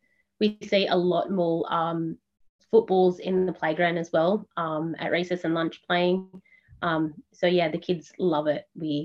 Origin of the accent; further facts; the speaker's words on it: Dubbo, New South Wales, Australia; So I am a proud Wiradjuri woman. I was born and raised in Dubbo.